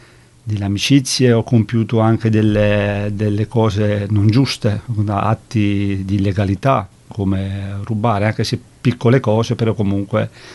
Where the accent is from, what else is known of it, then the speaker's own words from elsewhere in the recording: Naples, Campania, Italy; Sono nato a Napoli, in centro di Napoli, vengo dai cosiddetti quartieri spagnoli, che è un quartiere popolare di Napoli.